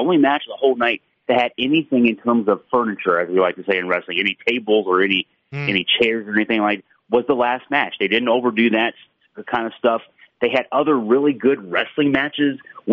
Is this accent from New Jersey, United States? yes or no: no; Virginia, United States; I grew up in the Mid-Atlantic territory. I grew up in Virginia